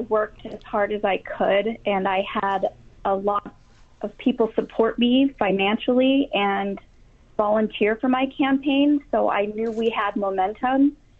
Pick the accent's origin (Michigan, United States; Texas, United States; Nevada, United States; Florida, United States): Nevada, United States; Las Vegas; Well, to give you some background, I was born and raised in Las Vegas.